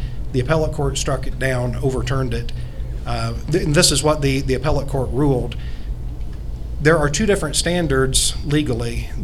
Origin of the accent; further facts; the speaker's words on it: Indiana, United States; I'm from Howard County, Indiana.